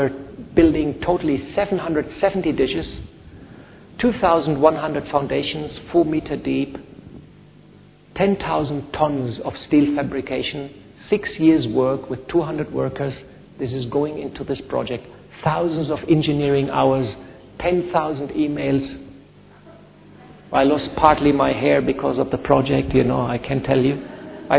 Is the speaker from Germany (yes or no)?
yes; Germany; English is a second language; I'm from Germany, even Deutsche Bank, which was so solid, is now almost bankrupt.